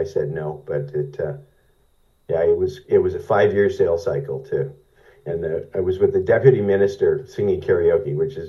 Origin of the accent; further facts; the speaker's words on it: Canada; I said, yeah, General, I'm sorry to say I hadn't naturalized yet. I said, I'm Canadian.